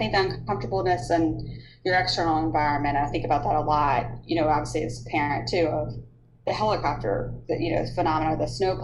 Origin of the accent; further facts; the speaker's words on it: Baton Rouge, Louisiana, United States; Oh, and I'm also from Baton Rouge, so Louisiana.